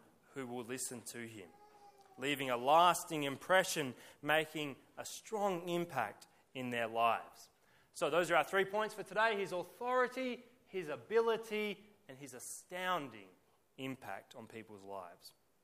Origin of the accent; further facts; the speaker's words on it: Australia; That's part of our baggage, I think, as Australian people.